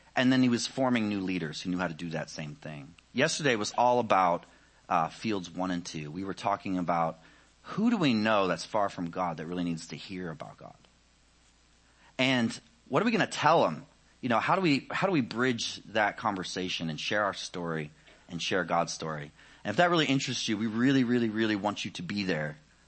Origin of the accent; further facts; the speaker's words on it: New Jersey, United States; I know you guys think I'm from the South. I'm actually from New Jersey. So like down there, they call me a Yankee.